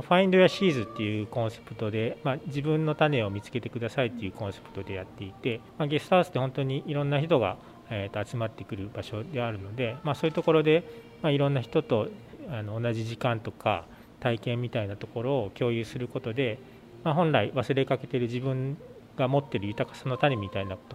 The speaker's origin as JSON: {"language": "Japanese", "region": "Wakayama", "country": "Japan", "tie": "born or raised there", "said": "大学まで和歌山にいて、それから大阪神戸の設計事務所で働いてたんですけど、それからこの今やってるゲストハウスリコのプロジェクトきっかけに和歌山に帰ってきた感じですね。"}